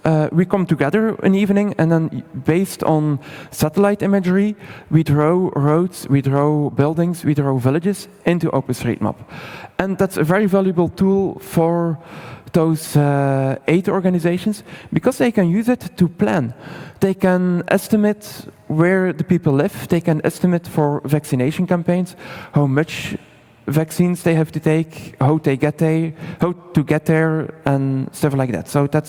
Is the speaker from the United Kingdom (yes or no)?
no; Bruges, Flanders, Belgium; I'm from Bruges. Is there someone who knows Bruges in Belgium?